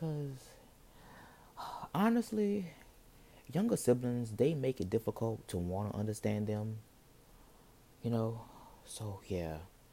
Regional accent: New Orleans, Louisiana, United States; how many more times could a bitch say I'm 21 and I'm fucking from New Orleans?

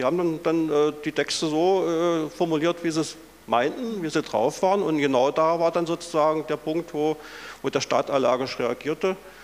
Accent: Germany; born there; Ich bin nicht stolz auf die DDR, ich bin aber in der DDR geboren

